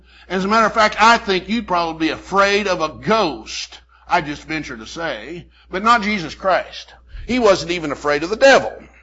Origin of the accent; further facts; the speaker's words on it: Texas, United States; Whenever I was growing up in the Texas Panhandle, we had a couple of guys that found an old haunted house out in the country.